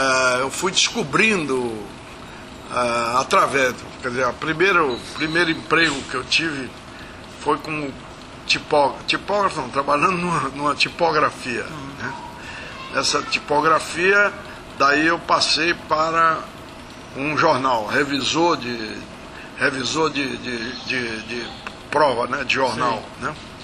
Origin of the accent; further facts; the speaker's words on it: Fortaleza, Ceará, Brazil; also born or lived in Sobral; Olha, em Sobral eu só nasci. Saí de Sobral com 2 meses de idade e fui criado em Fortaleza.